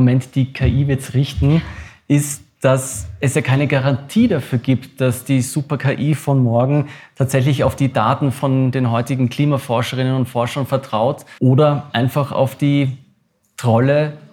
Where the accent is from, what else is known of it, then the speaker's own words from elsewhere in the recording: Vienna, Austria; können wir uns doch herauswursteln, wie ich das jetzt als Wiener sagen würde?